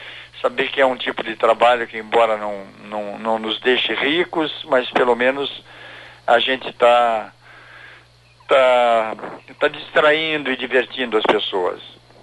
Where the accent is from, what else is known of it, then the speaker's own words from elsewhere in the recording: Curitiba, Paraná, Brazil; born there; Porque eu sou vizinho de vocês aí, eu nasci em Curitiba